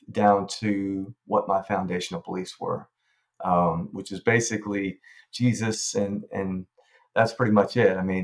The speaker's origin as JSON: {"language": "English", "region": "Alabama", "country": "United States", "tie": "born or raised there", "said": "I grew up in North Alabama in the Church of Christ, actually."}